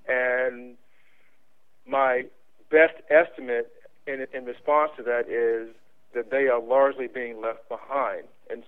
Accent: Washington, District of Columbia, United States; also born or lived in Northern Virginia; Well, I'm a native Washingtonian, and I grew up specifically in Southeast Washington and lived there for the first 11 and a half years of my life, and then my parents moved the family out to Northern Virginia.

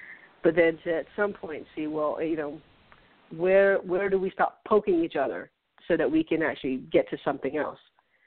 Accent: the South, United States; I have a lot of really conservative friends. I grew up in the South, so it doesn't surprise me that hasn't changed.

